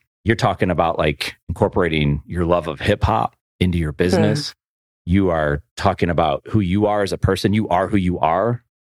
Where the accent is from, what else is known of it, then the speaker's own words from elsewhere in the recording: Buffalo, New York, United States; When I came down south, and I would say, I'm from Buffalo. And they say, oh, I have friends in New York City. And I'm like, Cleveland's closer.